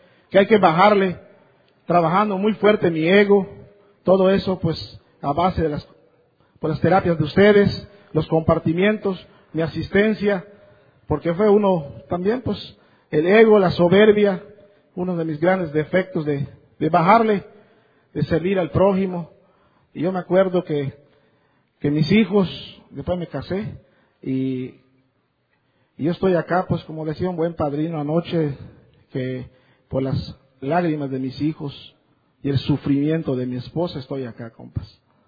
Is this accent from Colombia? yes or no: no; Mérida, Yucatán, Mexico; Yo crecí siempre temeroso. Allá en Mérida, allá en mi pueblo